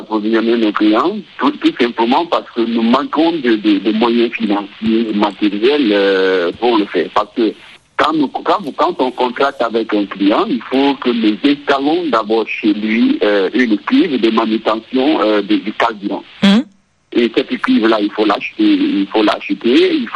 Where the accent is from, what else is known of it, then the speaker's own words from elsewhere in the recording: Guinea; surtout chez nous en Guinée